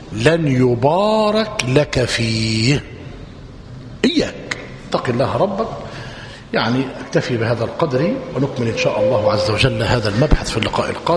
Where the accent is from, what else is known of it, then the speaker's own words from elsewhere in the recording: Egypt; إحنا كده كمصريين